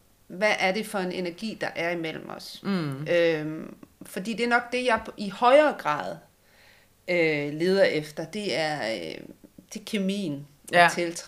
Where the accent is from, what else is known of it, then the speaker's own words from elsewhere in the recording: West Jutland, Denmark; Nej, jeg forstår det ikke. Jeg er opvokset i Vestjylland.